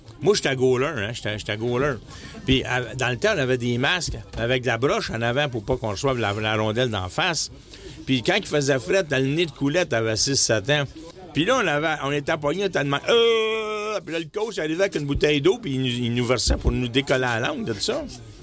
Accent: Montreal, Quebec, Canada; now in Lac-Saint-Jean, Canada; Moi, je viens de Montréal, mais j'habite au lac Saint-Jean, ça fait 32 ans.

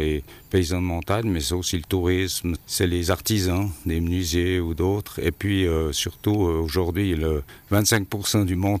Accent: Châteaudet, Switzerland; Je suis né à Châteaudet, dans une famille paysanne. À l'âge de 16 ans, j'ai repris l'exploitation agricole de mon père.

